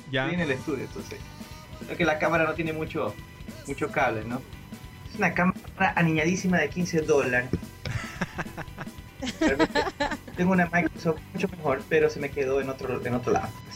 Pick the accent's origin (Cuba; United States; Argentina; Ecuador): Ecuador; also born or lived in Puerto Rico; cuando él falleció ya por fin, o sea, yo regresé al Ecuador.